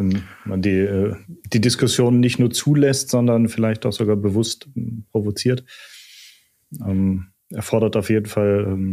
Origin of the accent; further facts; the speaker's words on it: Germany; now in Salzburg, Austria; ich bin der Piefke in Salzburg.